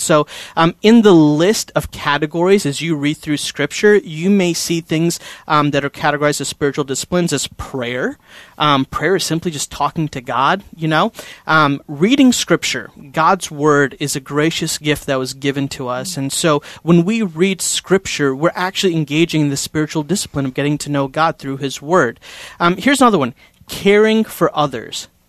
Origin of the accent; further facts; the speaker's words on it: India; And so if you guys could see me right now, I'm Indian, like from India